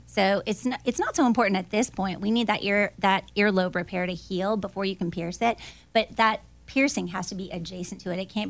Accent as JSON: {"language": "English", "region": "Florida", "country": "United States", "tie": "born or raised there", "also_born_or_lived": "Illinois", "said": "I grew up in Florida."}